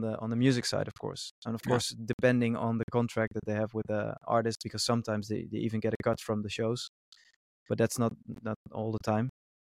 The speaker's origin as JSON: {"language": "English", "town": "Breda", "region": "North Brabant", "country": "Netherlands", "tie": "born or raised there", "second_language": "English", "said": "in local bars here in Breda, in my hometown in the Netherlands"}